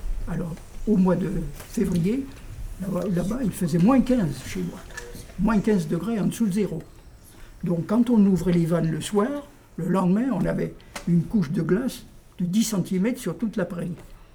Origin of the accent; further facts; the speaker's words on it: Nouvelle-Aquitaine, France; moi je suis du Haut-Limousin, vous voyez, au début du Massif central, tu vois. Donc c'est très vallonné, c'est un pays d'élevage.